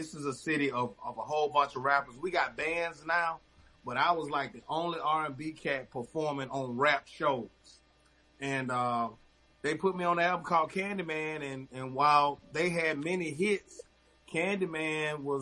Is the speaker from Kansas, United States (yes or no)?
no; Montgomery, Alabama, United States; I'm from Montgomery, Alabama. Born and raised Montgomery, Alabama, the heart of civil rights movement.